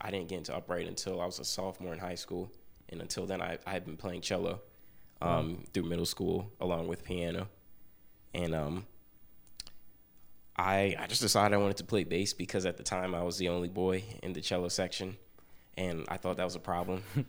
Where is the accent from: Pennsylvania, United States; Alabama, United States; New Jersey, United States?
New Jersey, United States; Ewing Township; I started playing piano when I was like 6 years old, and I'm from Ewing Township